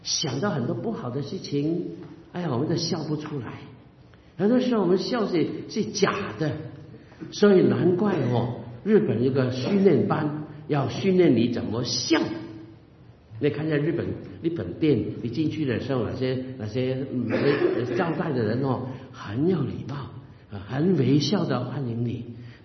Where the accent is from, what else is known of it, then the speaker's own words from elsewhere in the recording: Guangdong, China; 我是广东人，广东人有句话很有意思